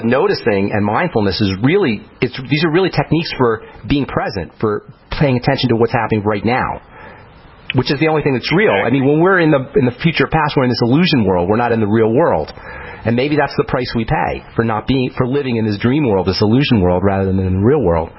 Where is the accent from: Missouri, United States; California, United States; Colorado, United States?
Colorado, United States; Boulder; Okay, so now you're from Boulder, I'm from Boulder, you know, and this is kind of normal for us, right, talking this way.